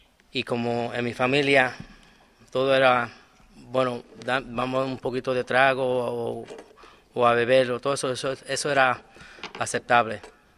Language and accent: Spanish; New York, United States; yo me crié en Nueva York. Y entonces me mudé porque ya las cosas en Nueva York se estaban poniendo malísimas.